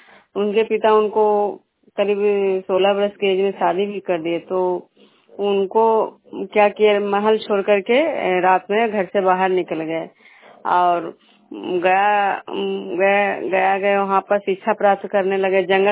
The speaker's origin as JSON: {"language": "Hindi", "town": "Vishnupur", "region": "Bihar", "country": "India", "said": "मैं बिष्णुपुर ग्राम खजरो पंचायत नालंदा जिला नगर नवसा प्रखंड के निवासी हूँ।"}